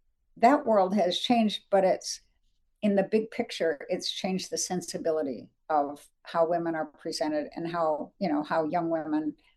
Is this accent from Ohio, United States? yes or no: yes; Dayton, Ohio, United States; born there; Yep, coming home to my roots. My family. I was born in Dayton.